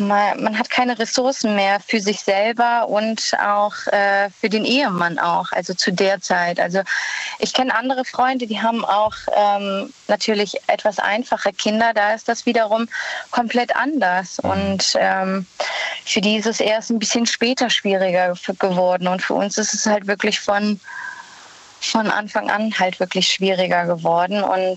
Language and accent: German; Cologne, North Rhine-Westphalia, Germany; Ich komme aus Köln und ich bin 30 Jahre jung. gerade frisch 30 geworden.